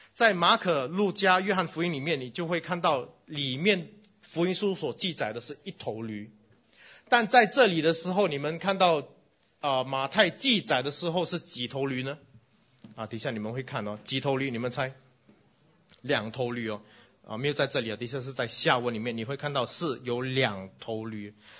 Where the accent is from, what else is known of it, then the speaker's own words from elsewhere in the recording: Singapore; 我们新加坡人的话，我们的那个历史比较低一点呢，有点脱节。